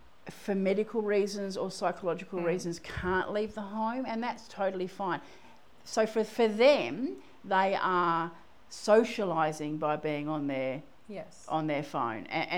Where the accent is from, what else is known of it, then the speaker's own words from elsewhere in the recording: England, United Kingdom; I was brought up in England